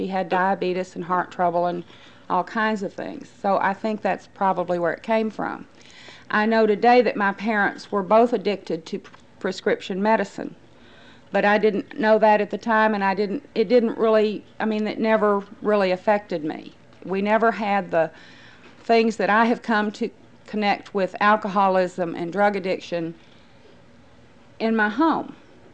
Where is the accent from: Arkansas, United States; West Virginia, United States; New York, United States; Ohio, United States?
Arkansas, United States; Fort Smith; I grew up in Fort Smith, Arkansas, in the mountains, and it's beautiful.